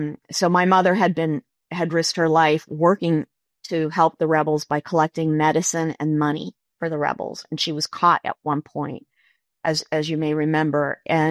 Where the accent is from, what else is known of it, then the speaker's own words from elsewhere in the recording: Cuba; And we grew up in Cuba, this is typical of our culture.